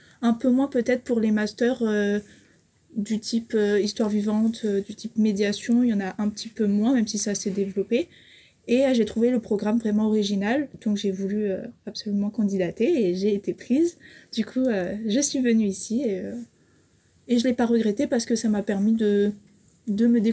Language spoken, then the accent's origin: French; Bordeaux, Nouvelle-Aquitaine, France; voilà. C'est ça. Je ne viens pas du tout de Nîmes, je viens de Bordeaux.